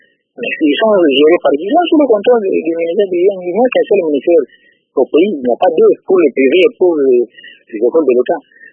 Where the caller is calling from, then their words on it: Kalemie, Tanganyika, DR Congo; Je vous informe que chez nous, à Calémie, la rentrée scolaire se prépare avec beaucoup, beaucoup de difficultés